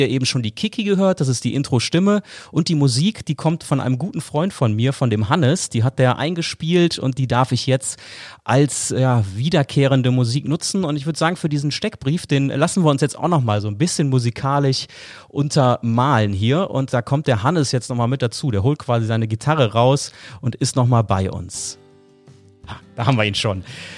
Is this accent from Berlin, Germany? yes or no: no; Brühl, North Rhine-Westphalia, Germany; die ich hier aus meiner Heimat Brühl kenne.